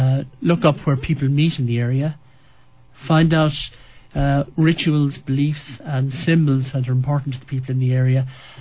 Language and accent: English; Leitrim, Ontario, Canada; also born or lived in Dublin, Ireland / Belgium; now in Ottawa, Canada; I grew up in Leitrim and then went to work for the Irish government in Dublin for a number of years, then continued working for the Irish government in Belgium for a number of years before coming here to Ottawa as a trailing spouse